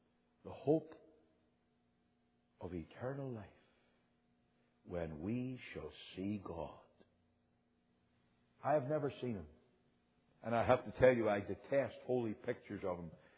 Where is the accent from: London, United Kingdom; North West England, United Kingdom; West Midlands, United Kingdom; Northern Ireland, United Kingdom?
Northern Ireland, United Kingdom; I grew up in Northern Ireland.